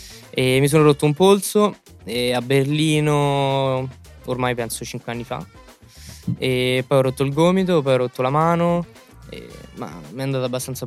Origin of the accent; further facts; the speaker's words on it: Trapani, Sicily, Italy; born there; sono nato io sono nato in Sicilia, a Trapani, che non c'è nulla.